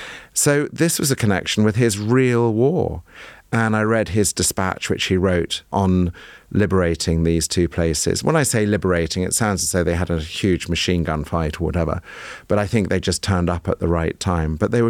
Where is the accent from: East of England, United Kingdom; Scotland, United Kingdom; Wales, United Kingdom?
East of England, United Kingdom; I remember growing up in Norfolk